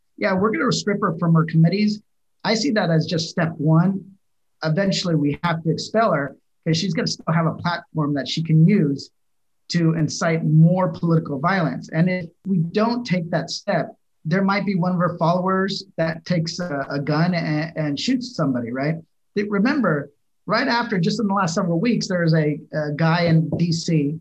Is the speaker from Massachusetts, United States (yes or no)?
no; Riverside, California, United States; I grew up in Riverside. I went to backyard parties where people get in fights and somebody would bust out a gun and everybody runs, right?